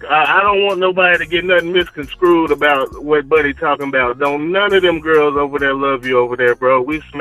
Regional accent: Texas, United States; now in Miami, United States; I'm calling from Miami, but I'm from Texas.

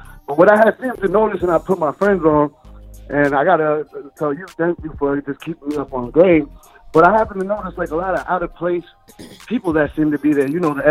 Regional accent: Queens, New York, United States; I'm from Queens.

